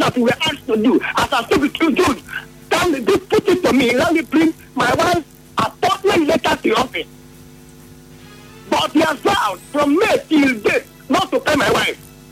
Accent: Akpabo, Nigeria; I am APC. I am from Akpabo. My wife, who is a staff of my local government, is from Akpabo.

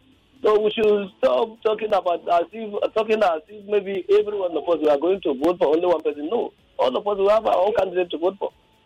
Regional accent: Kaduna State, Nigeria; I am from Kaduna State.

